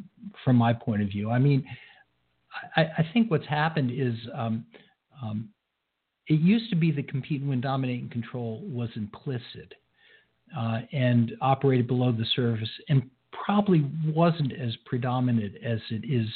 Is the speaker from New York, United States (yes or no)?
yes; Scarsdale, New York, United States; I grew up in Scarsdale